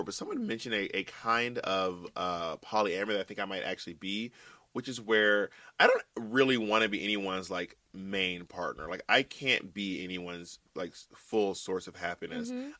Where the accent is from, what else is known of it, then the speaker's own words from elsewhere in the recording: Atlanta, Georgia, United States; moved away as an adult; also born or lived in New York City; now in Hollywood, United States; I am from Atlanta. I lived in New York City for 12 years. I live in Hollywood right now.